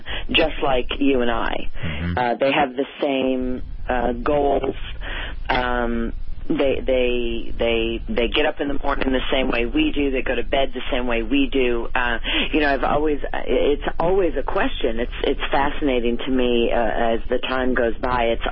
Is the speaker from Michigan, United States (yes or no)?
yes; Michigan, United States; I think that what I have discovered about myself is that I come from Michigan. I came from a very grounded background